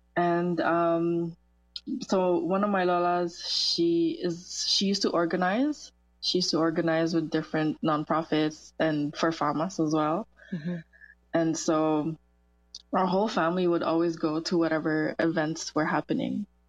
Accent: Côte d’Ivoire; I don't think I've ever felt bad about being Filipino. And I think a lot of that has to do with the fact that I grew up in Côte d'Ivoire, and I have like a good amount of family here

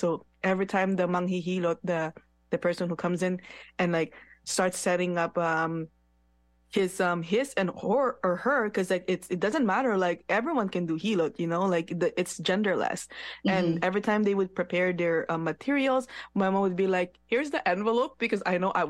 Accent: Philippines; Yeah. I mean, because I grew up in the Philippines. I was born in the Philippines.

